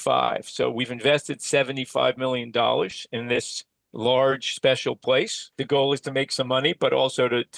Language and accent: English; New York City, New York, United States; And we're all New Yorkers. Like Patrick, I grew up in New York City, scrounging for tennis courts.